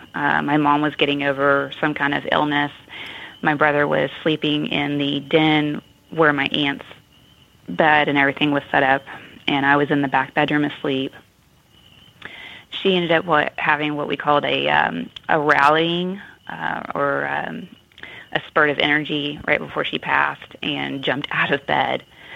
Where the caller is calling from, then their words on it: Cumming, Georgia, United States; I'm calling from Cumming, Georgia.